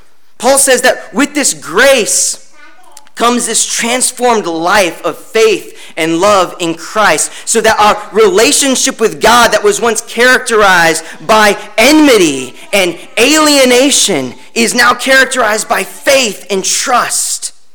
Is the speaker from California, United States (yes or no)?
yes; California, United States; now in Wake Forest, United States; Living here in Wake Forest, North Carolina, you don't really get an appreciation for water like you do growing up in California.